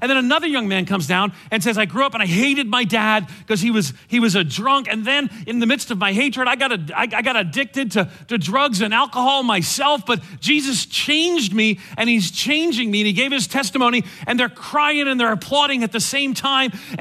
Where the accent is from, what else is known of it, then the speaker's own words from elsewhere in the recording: New York, United States; Now, I grew up in New York City. This is not how we sing, or I grew up outside of New York City.